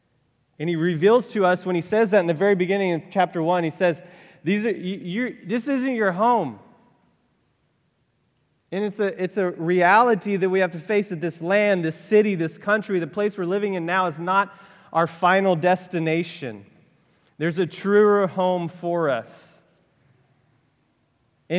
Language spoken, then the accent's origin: English; Texas, United States; Snowboarding, of course, I'm from South Texas.